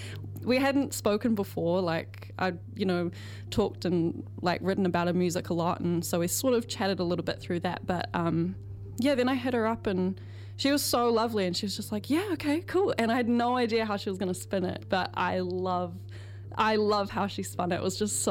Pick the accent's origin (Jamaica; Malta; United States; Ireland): Malta; I'm from Malta, and it's about summers there.